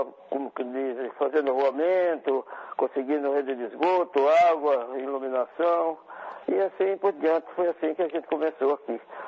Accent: Bahia, Brazil; Eu sou da Bahia de Formosa, né? na verdade não é uma cidade, é um povoado com uma quantidade de pessoas muito pequena. Uhum. E é um povoado aí depois de Euclides da Cunha

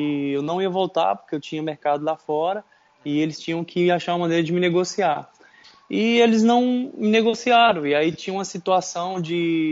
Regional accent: Minas Gerais, Brazil; moved away as an adult; E saí do Brasil, de Minas, né, com temperaturas sempre altas

